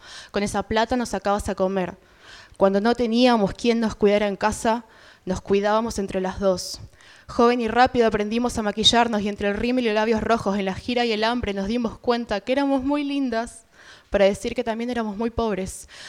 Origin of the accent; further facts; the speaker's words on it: Corrientes, Argentina; soy de Corrientes, soy de un barrio de Corrientes, así que es como bastante loco estar acá